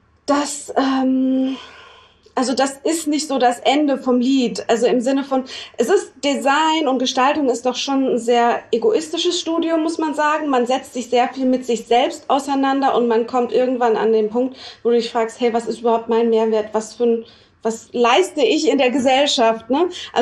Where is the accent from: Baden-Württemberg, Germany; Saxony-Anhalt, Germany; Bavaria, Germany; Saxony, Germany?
Baden-Württemberg, Germany; Freiburg; born there; ich komme gebürtig aus Freiburg